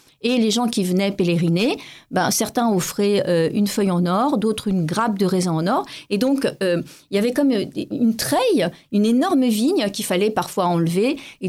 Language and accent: French; Paris, Île-de-France, France; born there; je me suis toujours vécue comme juive tunisienne, même si je suis née à Paris, puisque mes grands-parents faisaient des caparottes pour Kippour, etc. Ils avaient établi la Tunisie à Paris.